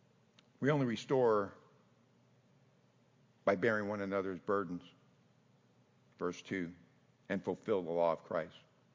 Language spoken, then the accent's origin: English; San Jose, California, United States; But you know, I grew up in San Jose, California, and we had country, believe it or not, because we were from the country